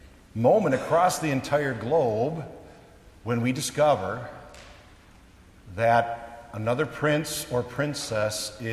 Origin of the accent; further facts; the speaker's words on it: United States; And as an American, I realize we also have customs that surround important people and maybe people holding high offices in our land